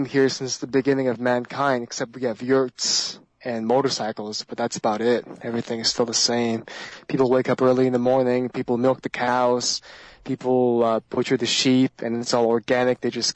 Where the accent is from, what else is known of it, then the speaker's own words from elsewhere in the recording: Gobi, Mongolia; Yes, I was born here in the Gobi Desert. I'm a real 100% Mongolian. I grew up herding camels, cutting wood, waking up early in the mornings, living in the yurt.